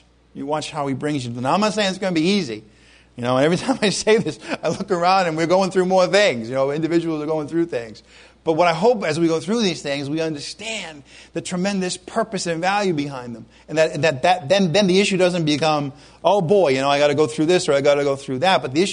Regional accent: Rhode Island, United States; You know, I grew up in Rhode Island. It was the 60s and the 70s, and I was just a normal kid.

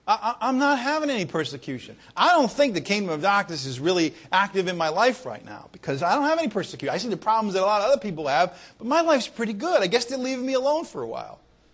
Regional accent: Ireland; I'm Irish, right?

